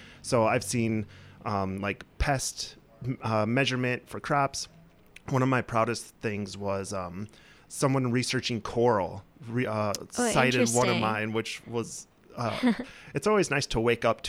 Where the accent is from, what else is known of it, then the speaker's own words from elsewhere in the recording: Illinois, United States; moved away as an adult; now in Wisconsin, United States; So I grew up actually in Illinois, which is not a Badger state. And I actually came up here to UW for college.